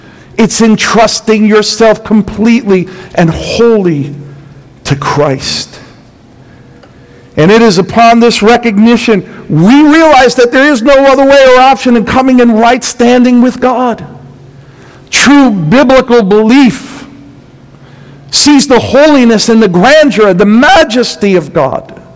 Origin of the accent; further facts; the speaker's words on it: New York City, New York, United States; Look, some of you know I was raised in Brooklyn, New York. I was raised in a pastor's home.